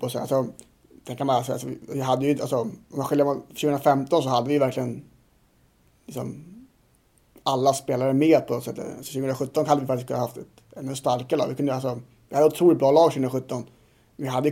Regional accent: Sweden; som svensk fotbollsspelare är det största jag har för att prestera i ett land

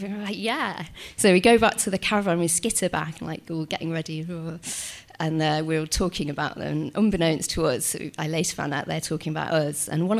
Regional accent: Yorkshire and the Humber, United Kingdom; and I'm from Yorkshire, and I told him like about where I lived, how beautiful it was, and I lived in these hills

